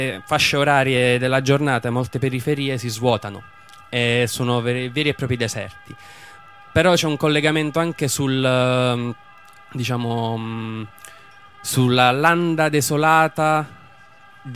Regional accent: Rome, Lazio, Italy; io non sono di quel quartiere nello specifico, sono di Tiburtino Terzo.

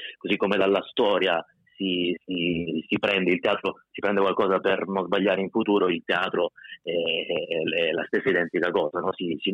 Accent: Lecce, Apulia, Italy; Tra l'altro sono anche pugliese, sono lecce

